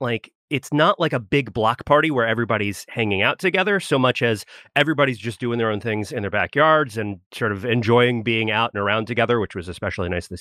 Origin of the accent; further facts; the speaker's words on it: Florida, United States; because I grew up in Florida and they would sometimes practice over my middle school.